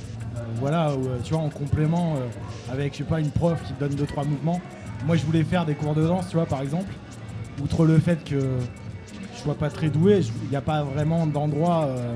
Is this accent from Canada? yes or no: no; Limoges, Nouvelle-Aquitaine, France; moi je viens de Limoges, tu vois. Donc entre, c'était un village entre nulle part et jamais, tu vois, c'est après l'apocalypse